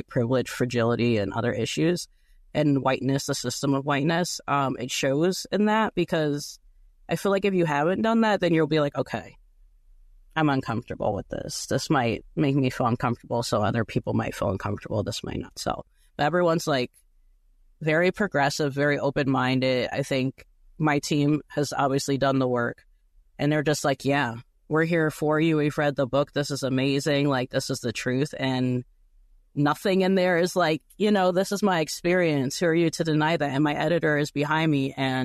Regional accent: New Jersey, United States; I'm from New Jersey. We're just very expressive with our words, you know, it's just culture here. And that's just how we talk.

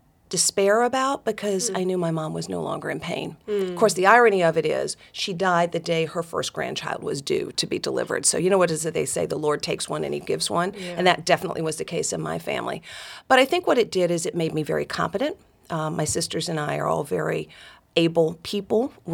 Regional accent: Dalton, Georgia, United States; I'm one of four daughters, grew up in Northwest Georgia. My hometown is Dalton, Georgia, carpet capital of the world.

